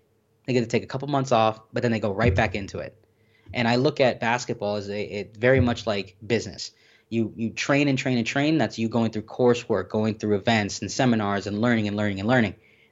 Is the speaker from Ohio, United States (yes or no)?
no; Miami, Florida, United States; Born and raised in Miami.